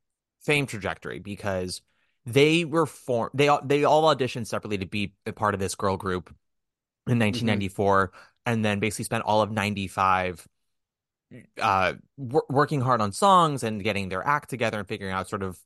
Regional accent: United States; I grew up in America in the 90s, like I'm sure you did.

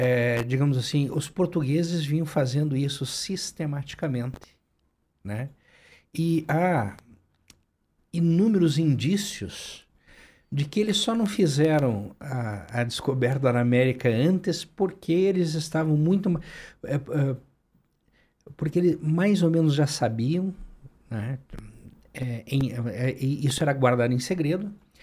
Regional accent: Brazil; Nós somos brasileiros em grande parte porque compartilhamos símbolos comuns

